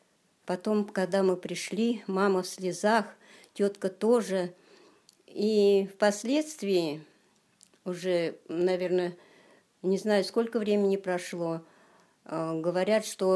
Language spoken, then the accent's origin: Russian; Izbishchi, Vladimir Oblast, Russia; Я родилась в 1934 году, 18 сентября, в деревне Избищи Гусевского района Владимирской области.